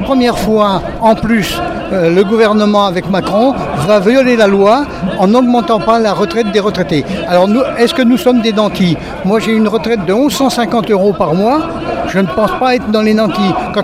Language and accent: French; Auvergne-Rhône-Alpes, France; Alors, d'une part, on vient de la Drôme pour manifester